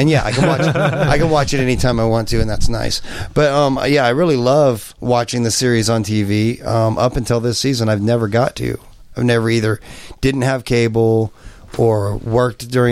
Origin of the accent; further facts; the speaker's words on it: Kansas, United States; born there; I said, oh, I'm Native American. With a straight face, and they looked at me, and they're like, Native American, huh? I said, yeah. And they said, you're Native American, seriously? And I said, yeah, I was born there. Kansas, right in the middle.